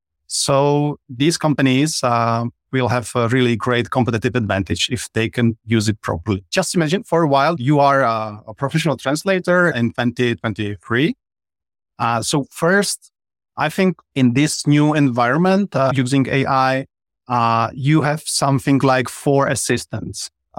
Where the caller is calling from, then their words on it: Czechia; Right now, I'm connected from the Czech Republic.